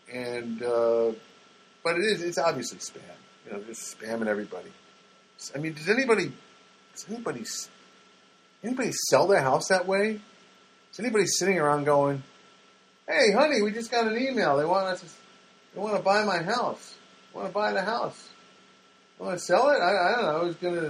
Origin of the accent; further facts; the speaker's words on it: New Jersey, United States; So I grew up in Jersey, man.